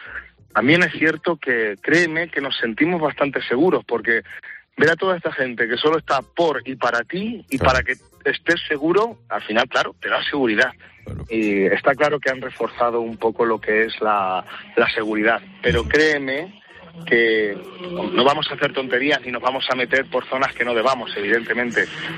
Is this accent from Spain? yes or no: yes; Castilla-La Mancha, Spain; Yo soy de Castilla-La Mancha